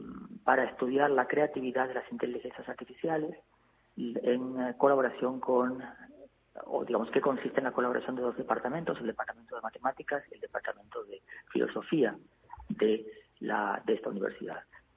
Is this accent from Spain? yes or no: no; Argentina; moved away; Llevo 20 años viviendo fuera de Argentina, pero a todos los efectos soy un escritor argentino.